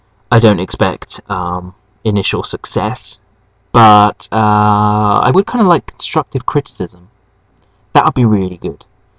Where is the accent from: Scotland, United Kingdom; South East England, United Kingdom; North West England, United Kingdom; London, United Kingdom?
South East England, United Kingdom; Hastings; I'm from Hastings, so you can sort of message back with hateful replies and stuff.